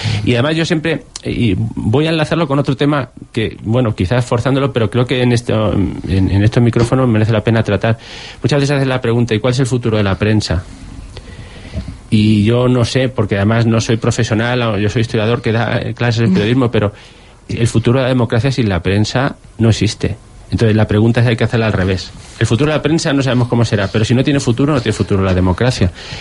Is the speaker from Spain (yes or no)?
yes; Almagro, Castilla-La Mancha, Spain; En un periódico de mi pueblo, de Almagro, se llamaba La Tierra Hidalga